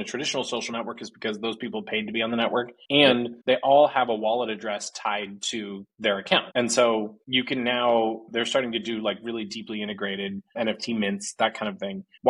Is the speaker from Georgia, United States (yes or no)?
no; Arizona, United States; I grew up in Arizona.